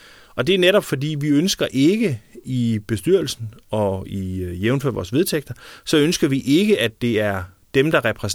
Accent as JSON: {"language": "Danish", "town": "Randers", "region": "Central Denmark Region", "country": "Denmark", "tie": "born or raised there", "lives_now": "Fredensborg, Denmark", "said": "Vi har jo ikke vores egen tv-station her i Fredensborg. Jeg kan huske hjemme i Randers, hvor jeg kom fra"}